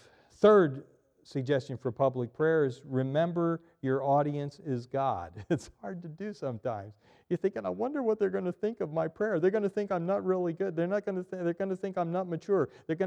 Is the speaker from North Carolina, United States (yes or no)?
no; Reading, Pennsylvania, United States; came to Reading, Pennsylvania, my hometown.